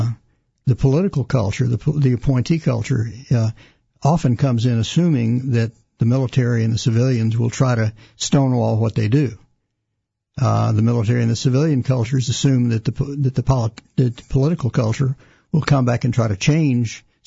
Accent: Mississippi, United States; I grew up in Mississippi, in Mississippi College, got a master's degree from University of Tennessee

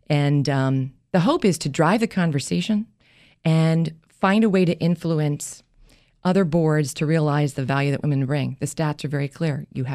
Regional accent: New Jersey, United States; Well, I grew up in Jersey. I'm a Jersey girl.

